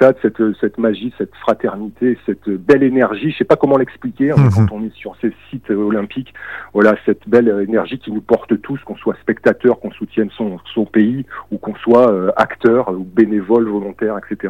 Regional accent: France; c'est pas parce que je suis français que c'était joué d'avance.

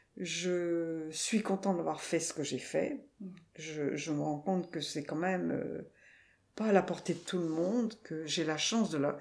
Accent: Pays de la Loire, France; j'ai pris contact avec un béguinage en Anjou. C'est mon pays d'origine

